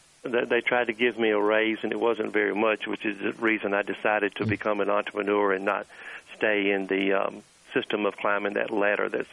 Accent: Houston, Mississippi, United States; I grew up in a small town called Houston, Mississippi.

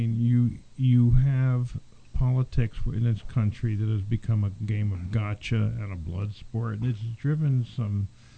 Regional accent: New Jersey, United States; And I'm proud to be a New Jerseyan, and I'm very proud that I'm an American.

